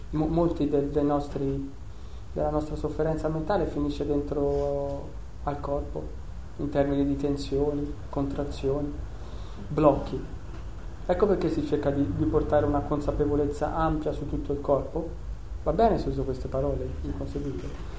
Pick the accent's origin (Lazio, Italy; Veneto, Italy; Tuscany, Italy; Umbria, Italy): Lazio, Italy; Rieti; perché noi veniamo da Rieti